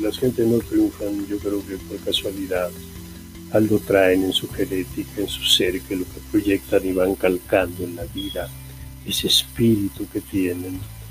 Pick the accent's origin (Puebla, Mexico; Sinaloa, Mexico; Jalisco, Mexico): Sinaloa, Mexico; Guasave; y llegué a Guasave, ¿no? Y vi un gran amor que me vio nacer en mi pueblo natal, Guasave.